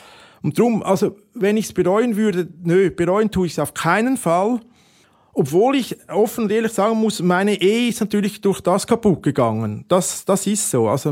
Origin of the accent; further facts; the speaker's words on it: Switzerland; ich hätte nie gedacht als Schweizer, dass ich mal in so eine Situation komme. Gebe ich offen zu. Ich bin total behütet aufgewachsen.